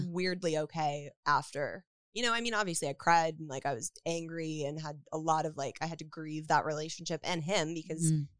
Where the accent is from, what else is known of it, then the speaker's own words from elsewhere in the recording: Woodland Hills, California, United States; Woodland Hills.